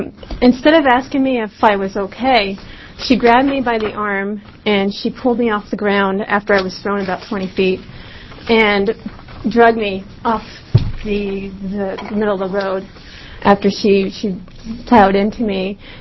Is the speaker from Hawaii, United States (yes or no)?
no; California, United States; moved away; I'm from the coast. I would like to say that I moved up from California over 20 years ago